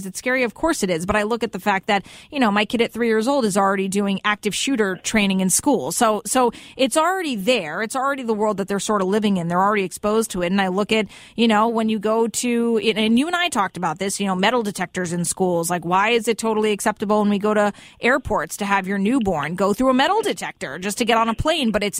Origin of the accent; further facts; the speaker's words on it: Fairfield, United States; especially when I was growing up in Fairfield